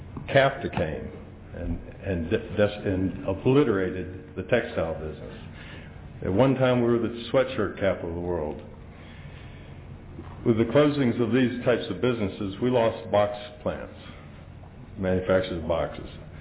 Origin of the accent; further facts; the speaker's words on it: Martinsville, Virginia, United States; I'm from Martinsville, Virginia.